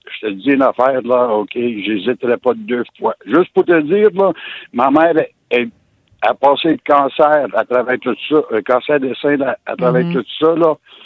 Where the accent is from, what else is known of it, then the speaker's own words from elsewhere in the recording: Italy; moi je suis italien là